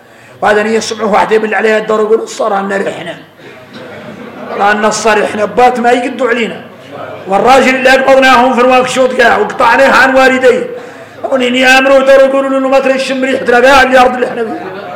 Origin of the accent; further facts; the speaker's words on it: Mauritania; كلمة نقولها احنا موريتاني